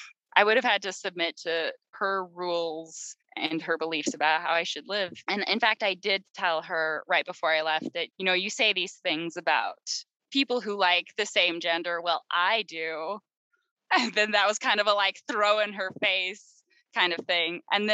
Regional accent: Utah, United States; Most people don't know in the state I grew up in Utah, all you have to do to homeschool your kid

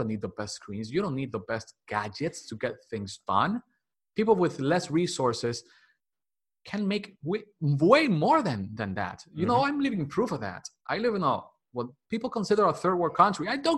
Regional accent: Dominican Republic; I was born and raised here in the Dominican Republic

